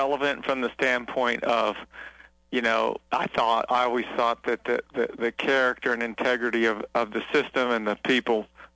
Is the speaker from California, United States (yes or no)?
no; Urbana, Illinois, United States; born there; I mean, I was born right there in Urbana, Stevie.